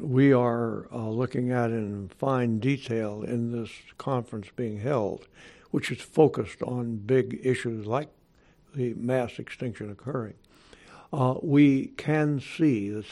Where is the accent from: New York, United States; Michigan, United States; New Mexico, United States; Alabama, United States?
Alabama, United States; It's just I'm glad to be back in my home state because I'm an Alabamian.